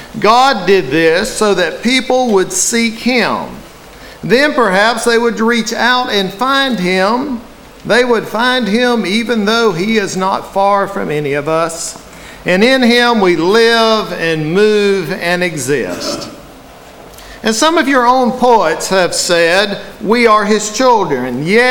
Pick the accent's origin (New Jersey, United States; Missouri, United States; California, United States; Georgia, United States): Georgia, United States; I was born and raised just outside Chickamauga National Military Park. And I spent a lot of my youth around and sometimes atop various statues and monuments.